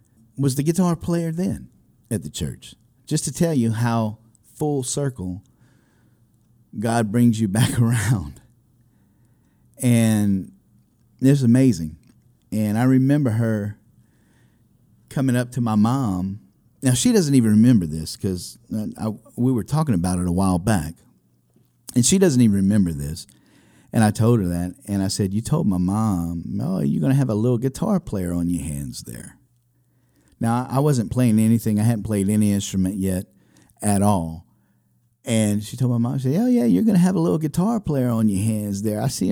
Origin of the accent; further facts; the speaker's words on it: Jennings, Louisiana, United States; So that's just a little bit of history of growing up in Jennings, Louisiana, where I still reside now.